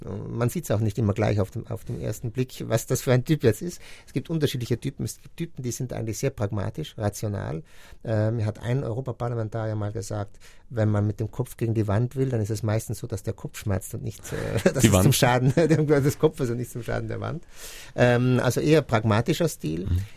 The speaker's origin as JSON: {"language": "German", "region": "Trentino-Alto Adige", "country": "Italy", "said": "dass wir zum Beispiel als Südtiroler"}